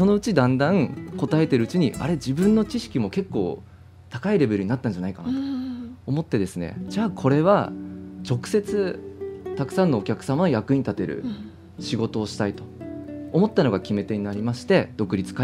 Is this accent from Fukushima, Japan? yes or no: no; Sapporo, Hokkaido, Japan; born there; もともと私札幌生まれで、北海道にずっといたいと思って会社を作ったんですね。